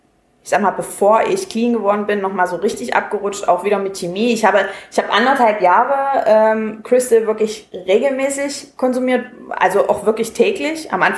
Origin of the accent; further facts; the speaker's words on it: Saxony-Anhalt, Germany; Ich komme aus Sachsen-Anhalt und das hört man auch.